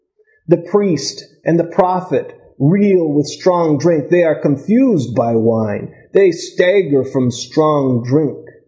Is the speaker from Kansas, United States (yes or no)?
no; Minnesota, United States; I grew up in Minnesota.